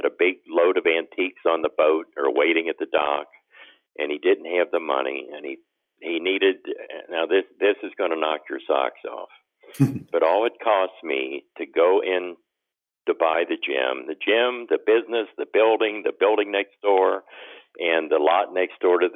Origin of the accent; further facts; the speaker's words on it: Cincinnati, Ohio, United States; moved away as an adult; the Mr. Cincinnati contest, my hometown, Cincinnati. And that went well. Eventually, I guess I was 24 years old, I thought, well, Cincinnati's not for me. So I took a drive out to California